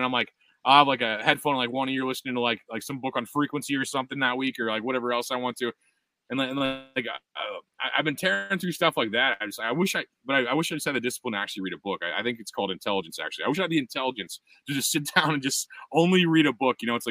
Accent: Missouri, United States; because I'm from Missouri and I'm not literate.

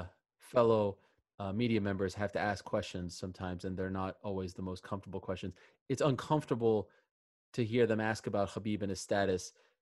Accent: Canada; kind of like my home country, Canada, saying no to the Blue Jays.

